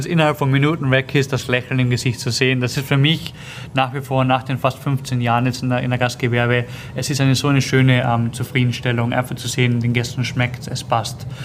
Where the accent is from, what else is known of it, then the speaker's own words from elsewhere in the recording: Carinthia, Austria; bei mir zu Hause, wo ich herkomme, von Kärnten, vom Land.